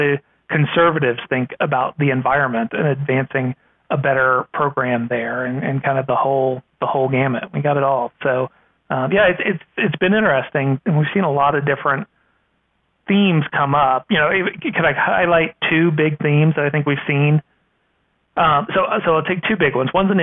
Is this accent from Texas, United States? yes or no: no; Virginia, United States; My home state of Virginia is arguing it as well as several others are as well.